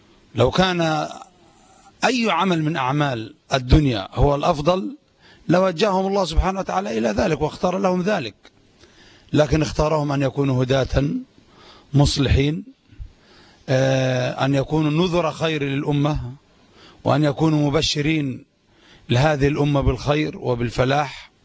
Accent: Yemen; أضرب مثالا بما يجري عندنا في اليمن

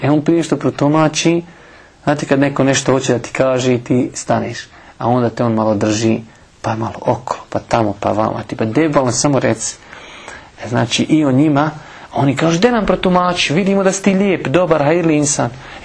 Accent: Bosnia & Herzegovina; mi smo svjedoci da je se to desilo kod nas u Bosni, da ljudi budu u zatvoru i da iziđu iz zatvora da postanu vladari.

